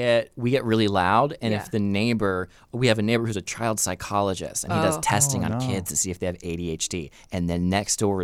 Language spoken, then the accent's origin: English; Florida, United States; I'm from Central Florida. I grew up religious. I grew up as a what's called a Pentecostal Christian.